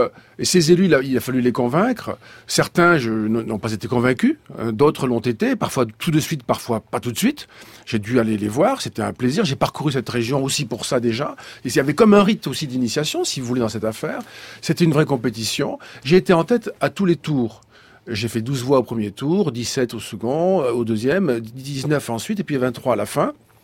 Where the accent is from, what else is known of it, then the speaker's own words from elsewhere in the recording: Rodez, Occitanie, France; je suis ruthénois et avéronnais, et que c'est une partie importante de ma vie. Je suis d'une famille avéronnaise, j'ai fait mes études jusqu'au bac à Rodez